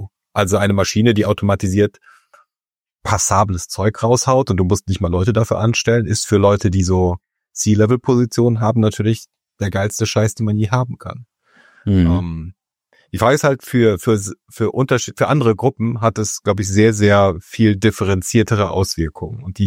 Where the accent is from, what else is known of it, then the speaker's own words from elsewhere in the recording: Lower Saxony, Germany; Niedersachsen, Nordwest-Niedersachsen, so südwestlich von Oldenburg und Bremen.